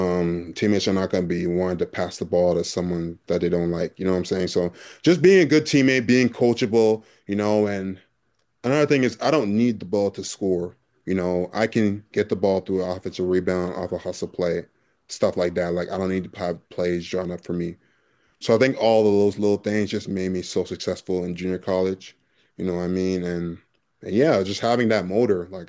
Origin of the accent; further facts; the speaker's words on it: Toronto, Ontario, Canada; Yeah, I'm from Toronto and stuff